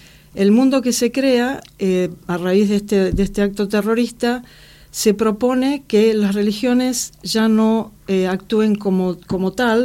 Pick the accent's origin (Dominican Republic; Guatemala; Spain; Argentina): Argentina; Buenos Aires; Yo me crié en Buenos Aires, estudié en el Jesús María